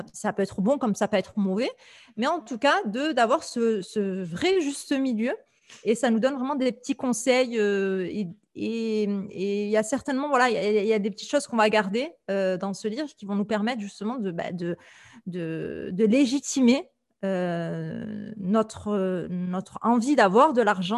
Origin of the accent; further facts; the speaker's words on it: France; je pense que c'est notre mentalité en tant que Français avant tout.